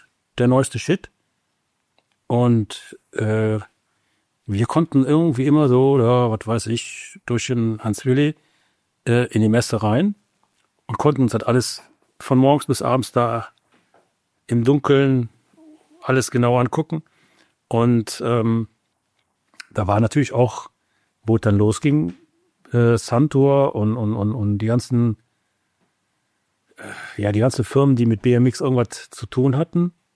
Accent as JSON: {"language": "German", "town": "Cologne", "region": "North Rhine-Westphalia", "country": "Germany", "said": "Als Kölner hatten wir ja die IFMA"}